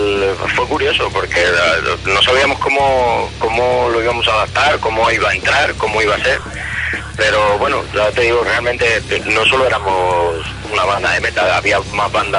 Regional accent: Villacañas, Castilla-La Mancha, Spain; Bueno, pues somos de Toledo, de Villacaña más concretamente

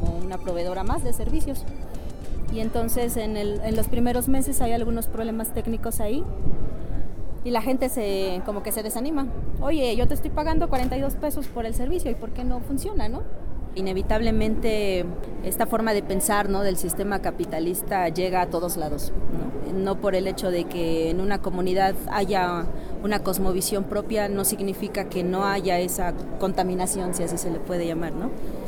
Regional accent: Oaxaca, Mexico; vengo del estado de Oaxaca, allá en México. Mi comunidad se llama Santa María Lotepec, está ubicada en la Sierra Mije.

